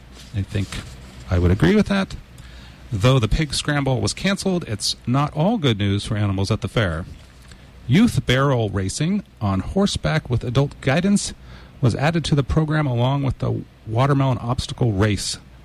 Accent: United States; I'm an American, so I'm not very good at geography either.

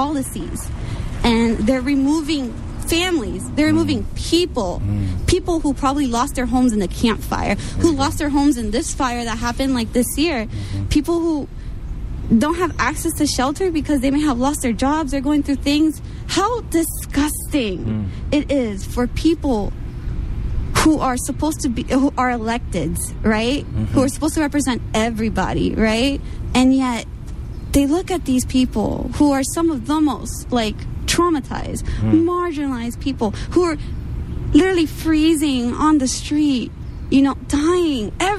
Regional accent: New York City, New York, United States; now in California, United States; So, and I grew up in New York City, so I grew up surrounded by black and brown folks literally everywhere. When I came to California, especially here in Northern California, it was like a culture shock.

